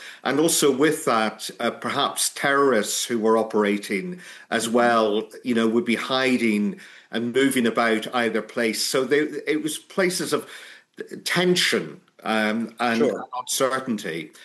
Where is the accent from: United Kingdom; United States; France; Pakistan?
United Kingdom; Enniskillen, Northern Ireland; born there; I was born in 1968 in Enniskillen in County Fermanagh, which is in Northern Ireland, so it's part of the UK, but right over on the west side, so 100 or so miles west of Belfast, and very near to the Republic of Ireland.